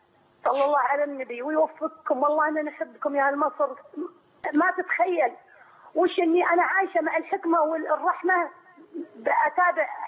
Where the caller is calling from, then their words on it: Riyadh, Riyadh Province, Saudi Arabia; من السعودية، من الرياض